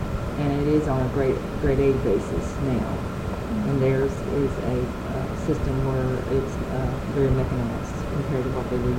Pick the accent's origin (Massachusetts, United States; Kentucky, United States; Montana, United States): Kentucky, United States; also born or lived in Marion County; My parents and I lived on a 150-acre farm in Washington County. It's a dairy farm. We had tobacco and some corn.